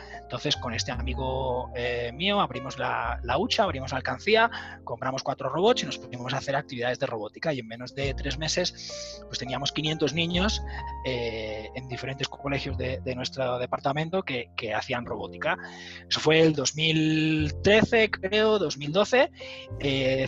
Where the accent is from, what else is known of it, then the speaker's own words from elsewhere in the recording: Spain; somos los paisas en España